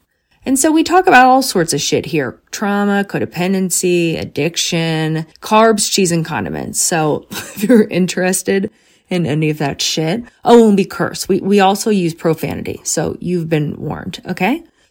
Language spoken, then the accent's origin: English; Bryn Mawr, Pennsylvania, United States; and I grew up in Bryn Mawr.